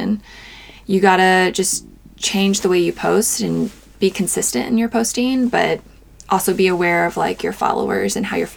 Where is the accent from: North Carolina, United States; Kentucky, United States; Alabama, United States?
Kentucky, United States; Louisville; I'm from Louisville, okay. Yeah. You know, I really don't know why I went all the way down there for a year.